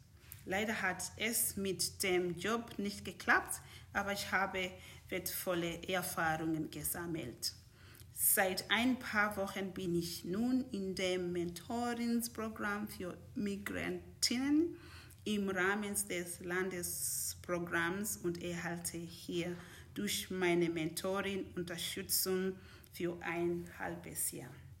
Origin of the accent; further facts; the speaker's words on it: Uganda; now in Heidenheim, Germany; Ich bin 36 Jahre alt, verheiratet und Mutter von 4 wunderbaren Kindern. Ursprünglich komme ich aus Uganda.